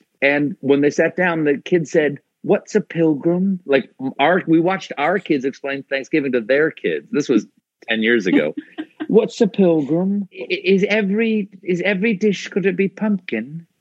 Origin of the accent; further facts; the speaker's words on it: Ireland; I'm Irish, but I get the idea.